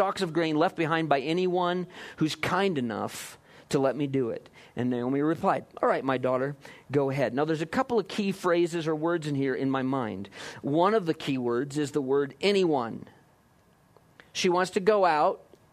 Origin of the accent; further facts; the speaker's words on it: Iowa, United States; When I was a kid, I grew up in Iowa, which is farm country. Let me tell you, corn and soybeans is all I knew in the fields growing up.